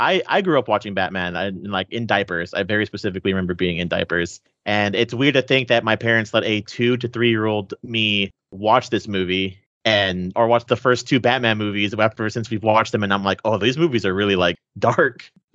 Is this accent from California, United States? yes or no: no; Texas, United States; because I'm from Texas, and I've moved more south towards the end of the year